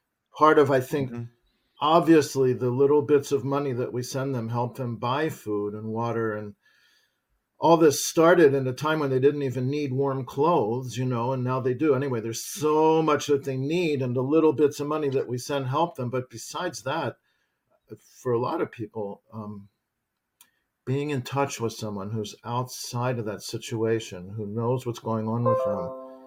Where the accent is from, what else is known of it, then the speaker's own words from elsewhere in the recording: United States; I grew up in America in a very, you know, comfortable, reasonably easy life in the late 1960s.